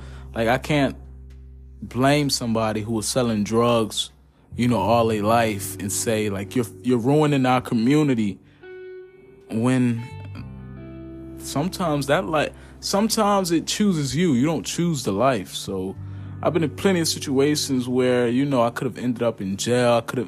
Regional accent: Newark, New Jersey, United States; And I feel like being in my hometown, I just stopped growing at a certain point. So I had to get up and go. So right now, I'm out of Newark, New Jersey.

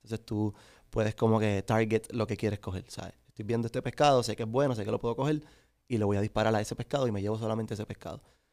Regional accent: Cidra, Puerto Rico; Yo soy de Sidra, Puerto Rico. De acá, de pegadito a las montañas.

